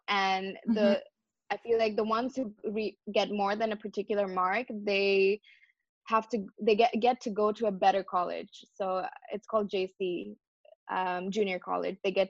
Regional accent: India; moved away; So I came from India. I was just surrounded by 100% Indians.

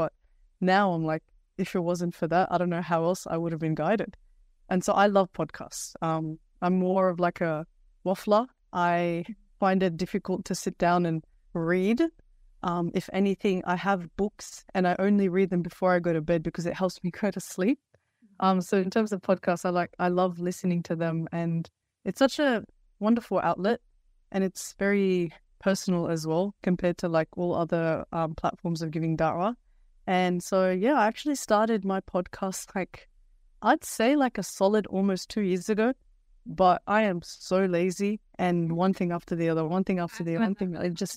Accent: Pymble, New South Wales, Australia; I grew up in Pimble and I grew up here in the hills.

